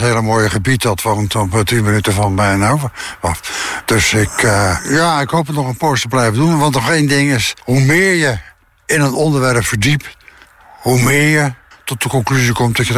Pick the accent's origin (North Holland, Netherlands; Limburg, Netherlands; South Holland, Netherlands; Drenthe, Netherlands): South Holland, Netherlands; Rotterdam; born there; Ik ben geboren in Tuinder en Vreewijk, in Rotterdam.